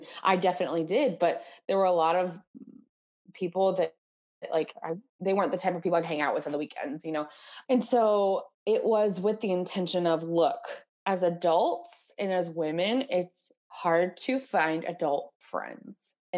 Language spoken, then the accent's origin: English; Texas, United States; I grew up in Texas, in North Texas, went to a small school in Arkansas